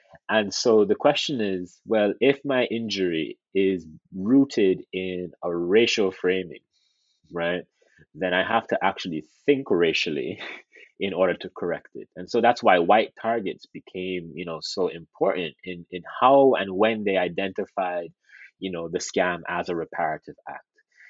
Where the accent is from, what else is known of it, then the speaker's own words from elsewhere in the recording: Jamaica; although I'm Jamaican and so forth.